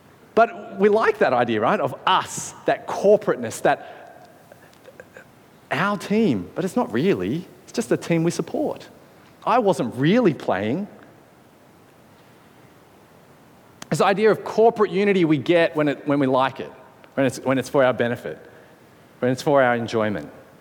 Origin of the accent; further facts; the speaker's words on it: Australia; to actually acknowledge corporately we as Australians have treated our Indigenous Australian peoples terribly.